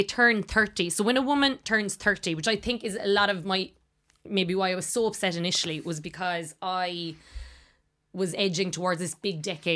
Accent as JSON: {"language": "English", "region": "Munster", "country": "Ireland", "lives_now": "Dublin, Ireland", "said": "I moved back up to Dublin from Kerry, kind of upended my life in a lot of ways. Thought that, like, there was a lot of friends at home who were in long-term relationships"}